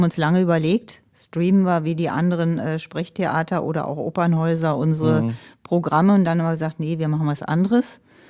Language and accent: German; Berlin, Germany; Ich komme aus dem Ostteil der Stadt Berlin